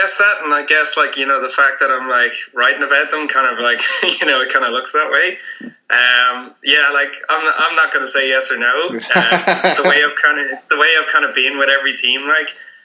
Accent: Ireland; I'm from Ireland, so I will crank a few beers.

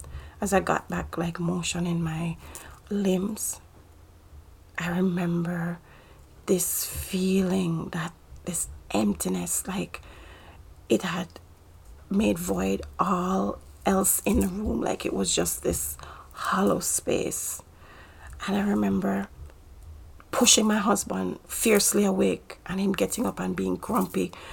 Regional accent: Jamaica; I'm from Jamaica

